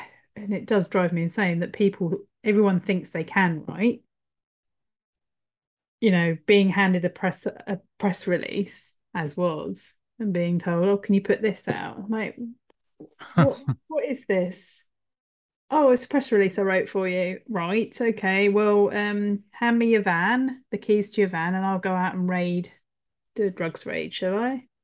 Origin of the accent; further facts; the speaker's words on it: United Kingdom; Oh, as a British person, that makes me want to like